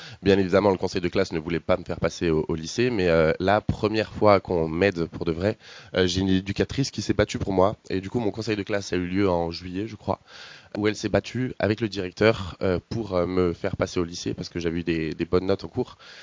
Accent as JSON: {"language": "French", "town": "Grenoble", "region": "Auvergne-Rhône-Alpes", "country": "France", "tie": "born or raised there", "said": "du coup, j'ai grandi à Grenoble, ville que j'adore, ville très délinquante aussi, pour ceux qui peuvent connaître Grenoble."}